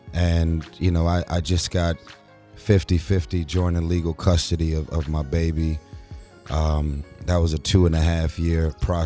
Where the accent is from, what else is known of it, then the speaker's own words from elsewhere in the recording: Los Angeles, California, United States; I feel like being born and raised in South Central